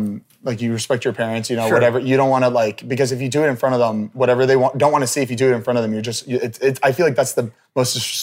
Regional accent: Plantation, Florida, United States; We grew up in Plantation, Florida.

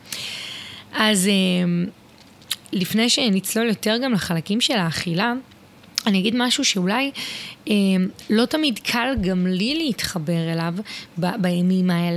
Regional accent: Southern District, Israel; הילדים שלי עדיין איתי בבית וכדומה, מאוד מאוד עמוס לי, אנחנו מהדרום, מאוד מורכב

